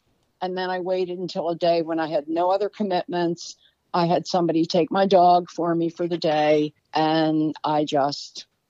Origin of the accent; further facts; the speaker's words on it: Baltimore, Maryland, United States; accent: Baltimore; Because I think it's a local story. I'm a local person. I got my Balmer accent.